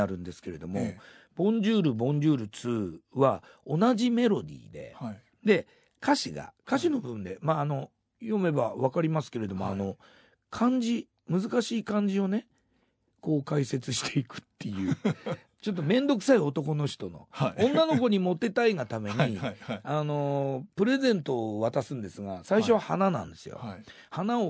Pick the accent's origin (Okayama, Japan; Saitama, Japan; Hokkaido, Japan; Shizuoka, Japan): Shizuoka, Japan; Shimizu; 僕静岡の清水出身なんですけど、